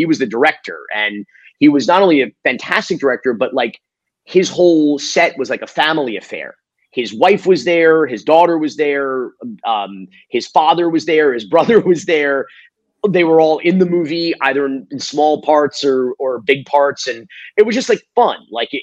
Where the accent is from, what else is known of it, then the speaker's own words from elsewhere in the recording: North Miami Beach, Florida, United States; also born or lived in Fort Myers; I was born in Fort Myers, Florida, on the West Coast, and my family moved down to Miami, North Miami Beach, to be precise, a city with beach in its name and no beach in its borders.